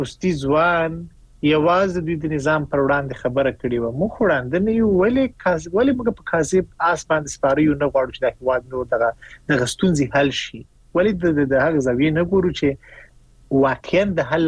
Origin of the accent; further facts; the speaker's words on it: Afghanistan; زه د افغانستان ژورنالیست یم